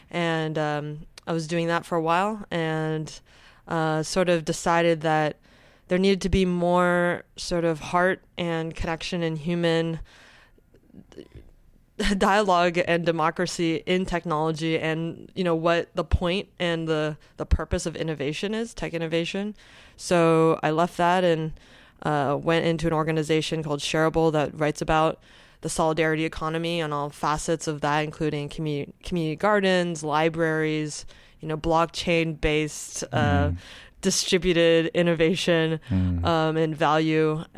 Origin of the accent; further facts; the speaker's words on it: Pasadena, California, United States; And so I'm originally from Pasadena, California, grew up there and ended up going to UC Santa Cruz